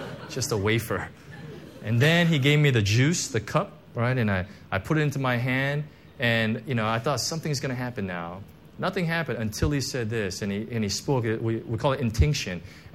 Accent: United States; I'm sorry, I'm American, so that's my cultural heritage that I'm bringing here.

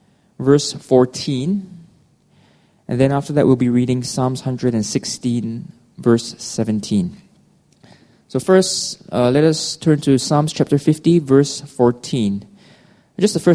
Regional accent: Singapore; also born or lived in Australia; now in Hong Kong; I'm a Singaporean Australian, so we actually did not really celebrate Thanksgiving back in my home countries. But ever since moving to Hong Kong

